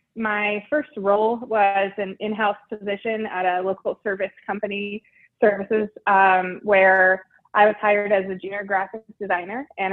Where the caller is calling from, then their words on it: Katy, Texas, United States; Katy, Texas, right outside of Houston.